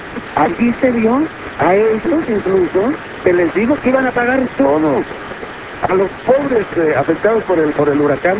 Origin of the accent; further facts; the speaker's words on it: Mexico; es nada más un punto de referencia de cómo estamos siendo tratados los mexicanos.